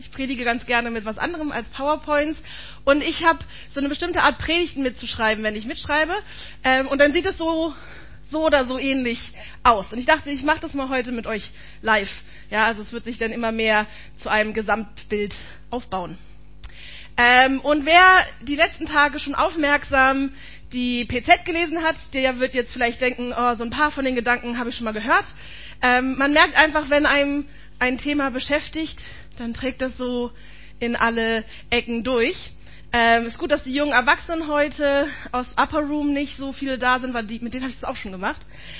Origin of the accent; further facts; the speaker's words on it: Berlin, Germany; als Berliner finde ich das ja ganz charmant